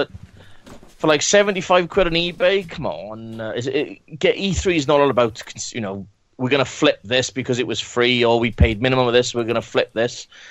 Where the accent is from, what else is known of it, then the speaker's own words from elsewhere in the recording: United Kingdom; Because we're British, that's why, and we know how to queue.